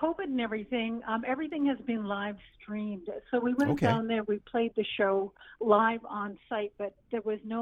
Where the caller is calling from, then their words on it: Fort Saskatchewan, Alberta, Canada; It's a winter fest here up in Alberta.